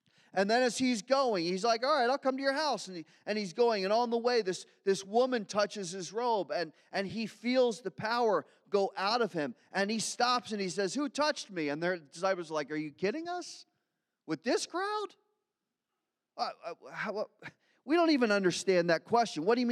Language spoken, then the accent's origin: English; Philadelphia, Pennsylvania, United States; born there; I was born in Philly. Soft answer is not my DNA.